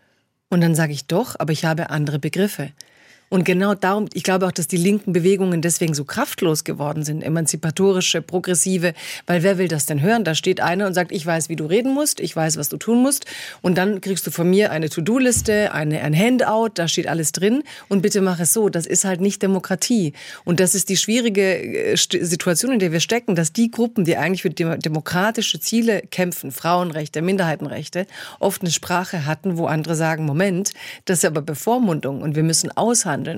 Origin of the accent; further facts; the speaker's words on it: Stuttgart, Baden-Württemberg, Germany; weil ich komme aus Stuttgart sozusagen. Meine Kindheit und Jugend war in diesem Raum.